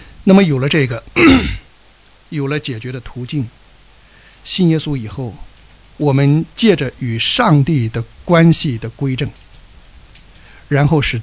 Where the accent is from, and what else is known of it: China